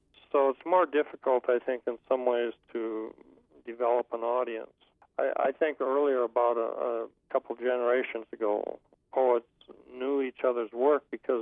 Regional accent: Marshall, Minnesota, United States; I grew up in southwestern part of Minnesota, Marshall, Minnesota.

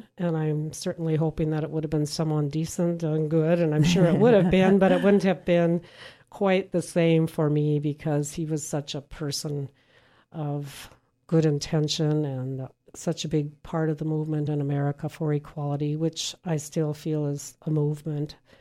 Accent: Grand Marais, Minnesota, United States; I was a youth from Grand Marais, though, and I was so naive.

